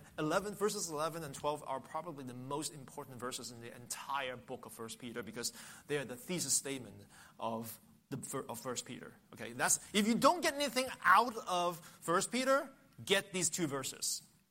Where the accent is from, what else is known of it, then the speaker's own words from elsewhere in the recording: Hong Kong; since I was young growing up in Hong Kong.